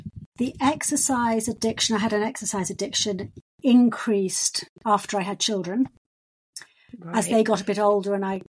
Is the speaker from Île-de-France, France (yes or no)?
yes; Paris, Île-de-France, France; moved away; also born or lived in England; I was brought up in Paris and I was sent to England.